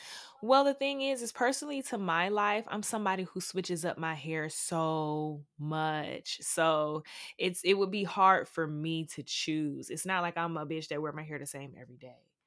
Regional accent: Atlanta, Georgia, United States; See, for me, I'm from Atlanta, Georgia.

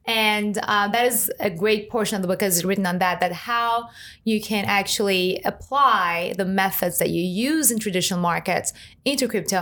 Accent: Iran; moved away as an adult; I was born and raised in Iran. I was there until 18. And to be honest, I actually liked living there. And this might sound strange because I'm not even Muslim. I was a minority there, religious minority.

